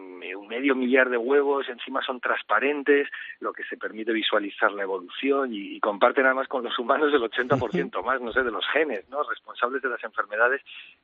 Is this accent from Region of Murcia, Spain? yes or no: no; La Rioja, Spain; primero porque es mi primera novela ambientada en mi tierra, en La Rioja. Yo soy riojano